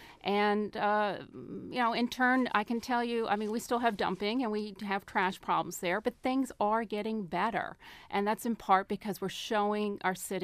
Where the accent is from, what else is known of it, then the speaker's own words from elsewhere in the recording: Texas, United States; moved away; I've lived here 20 years. I'm from Texas, a transplant, and I used to drive through it as a way to get home quickly.